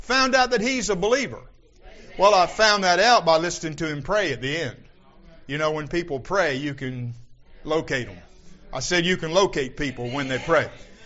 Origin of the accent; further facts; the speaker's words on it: Vienna, United States; when I was growing up in Vienna, Hee Haw salutes, my hometown, population 368 when everybody's home